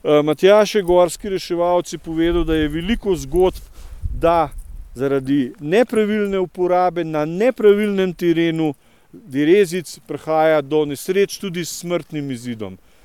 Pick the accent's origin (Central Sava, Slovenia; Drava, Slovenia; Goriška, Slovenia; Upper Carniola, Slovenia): Upper Carniola, Slovenia; Bled; jaz sem doma z Bleda, recimo, da kar dobro poznamo vodo pa zaledenelo jezero